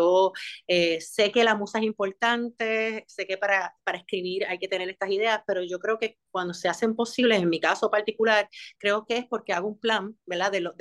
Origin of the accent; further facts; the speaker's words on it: Humacao, Puerto Rico; now in San Juan, Puerto Rico; soy de Humacao, vivo en San Juan. Así que tengo una mitad, yo digo que soy humacaeña adoptada de San Juan ya prácticamente, porque más de la mitad de mi vida llevo viviendo acá en el área metropolitana.